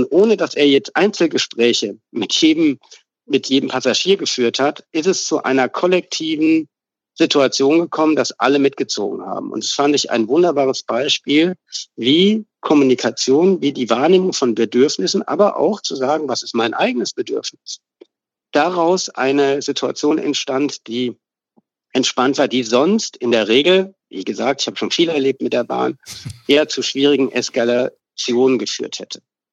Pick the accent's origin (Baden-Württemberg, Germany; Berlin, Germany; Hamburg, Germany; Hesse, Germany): Berlin, Germany; mein Team und ich, wir kommen aus Berlin